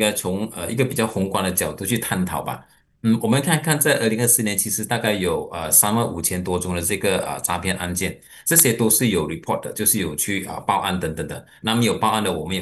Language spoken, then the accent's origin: Chinese; Malaysia; 我觉得最后点还是我们马来西亚人其实是比较单纯，比较容易去相信别人